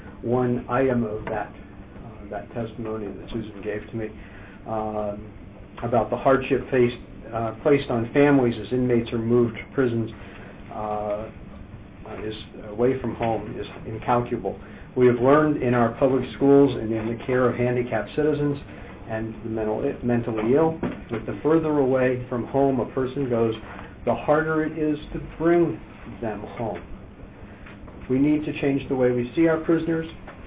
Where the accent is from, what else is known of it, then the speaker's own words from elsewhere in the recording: Thomaston, Maine, United States; I'm from Thomaston, Maine.